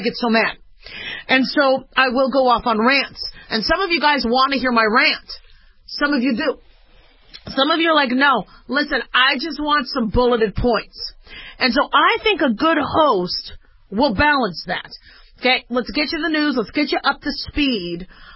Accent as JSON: {"language": "English", "country": "United States", "said": "I'm a business owner. I'm a mom. I'm a woman. I'm an American."}